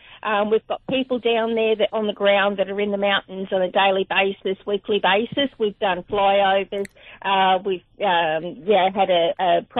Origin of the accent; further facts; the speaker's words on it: Australia; Okay, I'm actually from the High Country